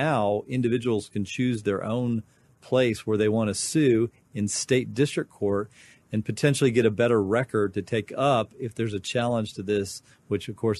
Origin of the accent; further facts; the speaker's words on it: North Dakota, United States; born there; you are actually in my birthplace. I was born in North Dakota